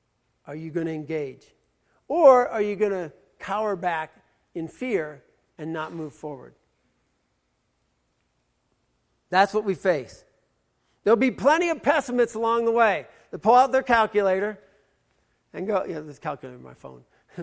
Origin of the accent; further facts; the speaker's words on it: United States; And I'm freaking out because I'm an American.